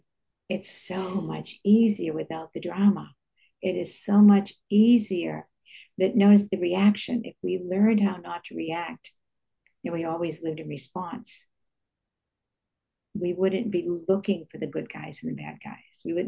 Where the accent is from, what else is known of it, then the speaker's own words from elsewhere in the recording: Boston, Massachusetts, United States; when I was growing up in South Boston, it was all Irish Catholics.